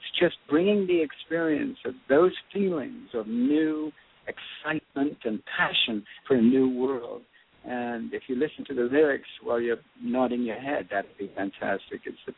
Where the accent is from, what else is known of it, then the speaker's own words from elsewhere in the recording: England, United Kingdom; born there; Well, you know, I was born in England.